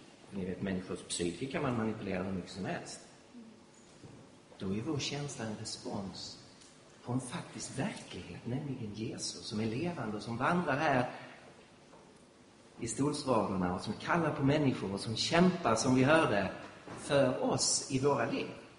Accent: Skåne, Sweden; accent: Scanian; now in Stockholm, Sweden; Ni hör att jag är skåning.

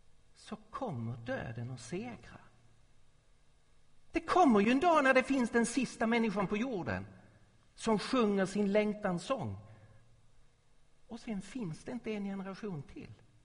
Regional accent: Skåne, Sweden; Det är ju ingen hemlighet att jag är skåning.

